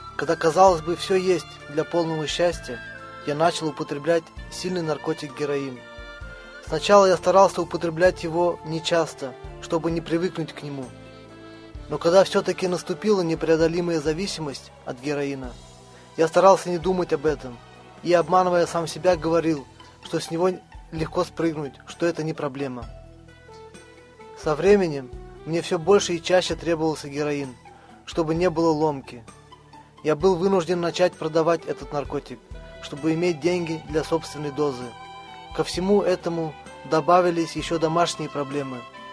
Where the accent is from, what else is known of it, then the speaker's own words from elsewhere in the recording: Russia; мне 28 лет. Я родился и вырос в России.